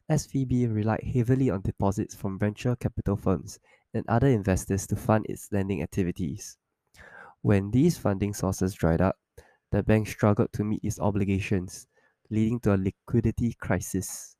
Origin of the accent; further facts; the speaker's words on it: Singapore; Yeah, I'm a Singaporean boy.